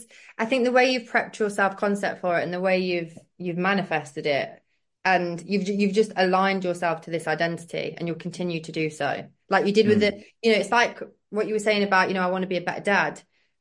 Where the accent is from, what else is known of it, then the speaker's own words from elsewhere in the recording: Brighton, South East England, United Kingdom; I'm from Brighton and I've just come from a normal job and I was a civil servant.